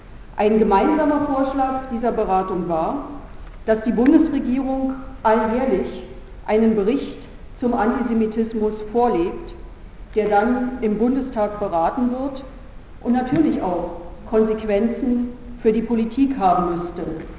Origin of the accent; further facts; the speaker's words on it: Berlin, Germany; ich bin Berlinerin.